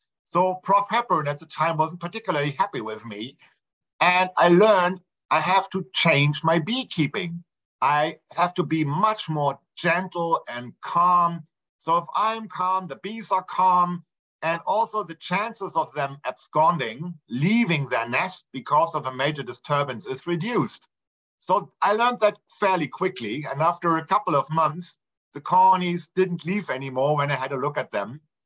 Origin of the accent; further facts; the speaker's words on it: Berlin, Germany; And I didn't want to leave my hometown in Berlin, Germany to study in, for example, in Würzburg with Bert Hölderblatt or other famous ant people. So I stuck in Berlin